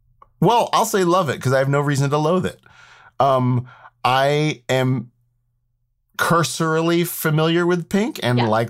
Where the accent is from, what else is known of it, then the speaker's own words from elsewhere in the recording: Houston, Texas, United States; I grew up in Houston, Texas. I still have family in Houston.